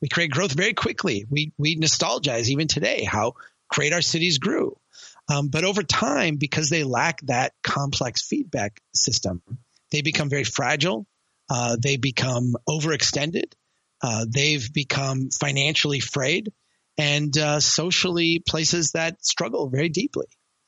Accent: Brainerd, Minnesota, United States; I am back home now in Brainerd, Minnesota, my hometown.

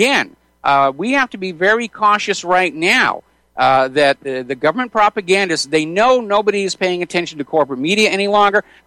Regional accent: United States; We are the American people are the most lied to people on the face of the earth

